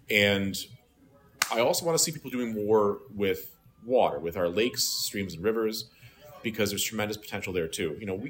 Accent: New York, United States; I grew up in the ghetto. I grew up by ECMC. I grew up on Dewey Avenue by Blessed Trinity Church. So... That's where I came from. And I'm still here

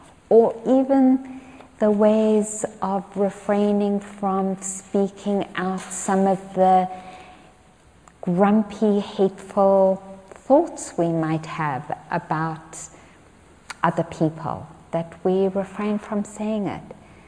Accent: England, United Kingdom; now in United States; I grew up in England, and it was super not okay to brag.

